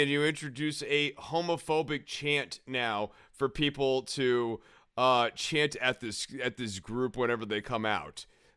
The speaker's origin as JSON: {"language": "English", "town": "Cincinnati", "region": "Ohio", "country": "United States", "said": "I'm from Cincinnati. Cincinnati"}